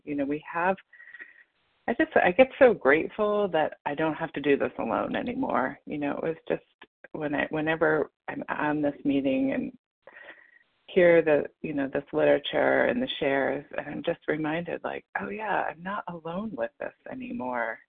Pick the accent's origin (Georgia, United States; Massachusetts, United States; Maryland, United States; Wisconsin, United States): Massachusetts, United States; And I am from Massachusetts.